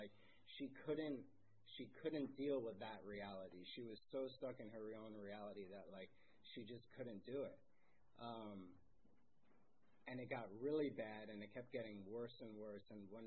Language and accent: English; Cold Spring Harbor, New York, United States; really crazy growing up in Cold Spring Harbor and living with alcoholism